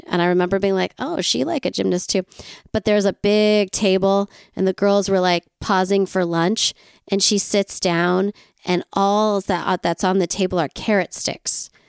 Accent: United States; Yeah, I'm so American.

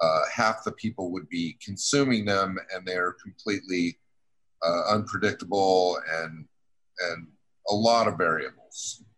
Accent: Salt Lake City, Utah, United States; also born or lived in Georgia; now in New York, United States; No, I grew up in Salt Lake City.

